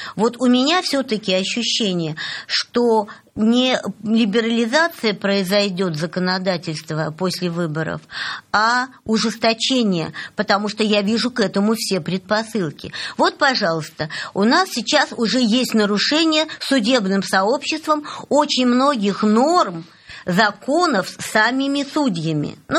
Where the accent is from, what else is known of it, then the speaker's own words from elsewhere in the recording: Saint Petersburg, Russia; Петербург больше, потому что это мой родной город.